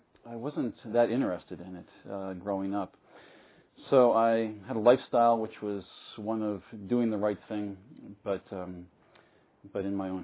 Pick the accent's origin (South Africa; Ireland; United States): United States; Philadelphia, Pennsylvania; I'm actually from Philadelphia area and living 3 miles from where I grew up.